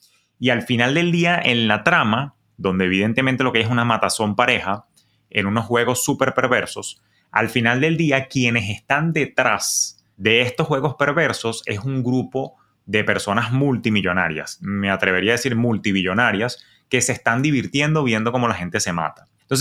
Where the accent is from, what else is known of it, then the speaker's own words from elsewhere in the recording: Venezuela; yo que vengo de Venezuela